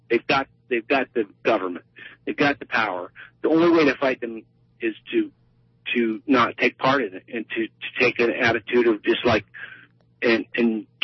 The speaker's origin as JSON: {"language": "English", "town": "Los Angeles", "region": "California", "country": "United States", "tie": "born or raised there", "lives_now": "Portland, United States", "said": "I lived here in Portland for 8 years. I moved back to Los Angeles, which is my hometown, and I got very sick there."}